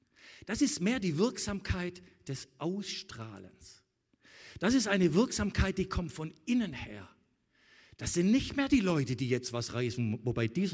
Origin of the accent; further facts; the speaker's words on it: Baden-Württemberg, Germany; Ich bin vielleicht noch eher in der Phase, so langsam wird man ja auch reif als Schwabe mal.